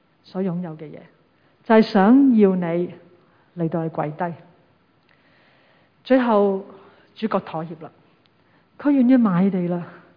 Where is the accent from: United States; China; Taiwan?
China; 抑或好像我们中国人说一句成语说，泰山崩于前而色不变